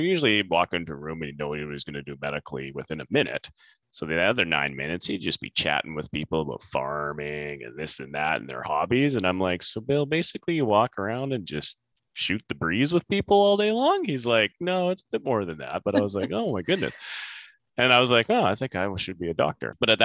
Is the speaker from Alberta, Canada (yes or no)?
no; Oliver, British Columbia, Canada; So I grew up in Oliver, BC.